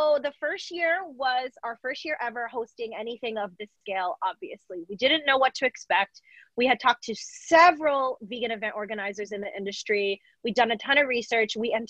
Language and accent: English; New York, United States; We wanted it to be similar to street fairs that I grew up with in New York